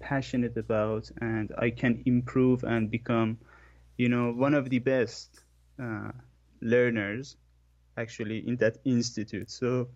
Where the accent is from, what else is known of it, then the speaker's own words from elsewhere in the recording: Iran; first language Persian; English is a second language; So I am from Iran, and yeah, I was born and raised here, and yeah, that's it.